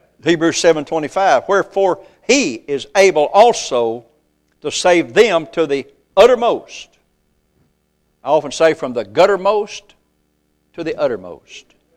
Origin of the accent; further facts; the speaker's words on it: Arkansas, United States; I come from East Arkansas over in cotton fields.